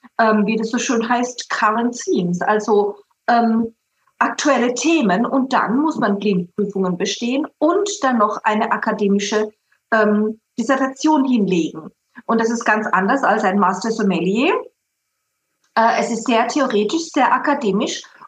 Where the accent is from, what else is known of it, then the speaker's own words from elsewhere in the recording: Southern Germany, Germany; wie zum Beispiel in Süddeutschland, wo ich her bin